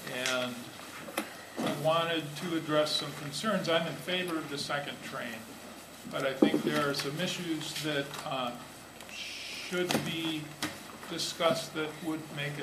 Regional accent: Michigan, United States; The other side of it is I grew up in Michigan, and pretty much all of my relatives still live in Michigan

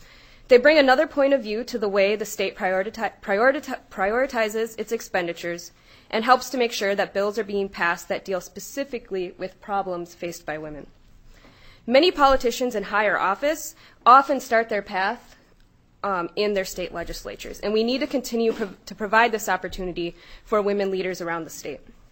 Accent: Eagle Lake, Minnesota, United States; now in Rochester Township, United States; I'm originally from Eagle Lake, which is just outside of Mankato, and I've spent all my life here in southern Minnesota, except for when I was off going to college.

